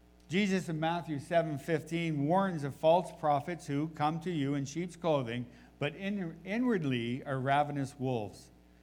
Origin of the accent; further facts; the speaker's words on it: New Brunswick, Canada; And I recognized him as a fellow I'd seen in New Brunswick, in my hometown.